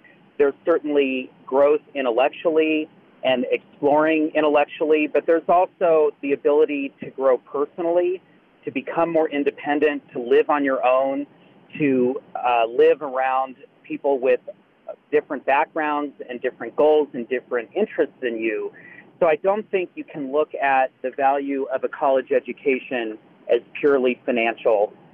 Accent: Denver, Colorado, United States; and I'm from Denver.

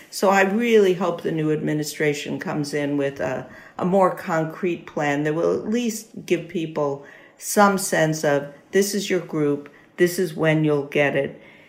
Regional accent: New York, United States; I'm a New Yorker. Everyone in New York was traumatized by COVID.

